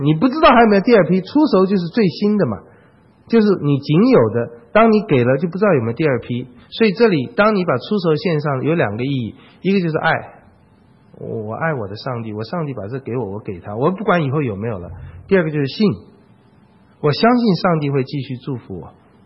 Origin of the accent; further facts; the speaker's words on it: Taichung, Taiwan; 那时候小时候在台中乡下看，很高兴。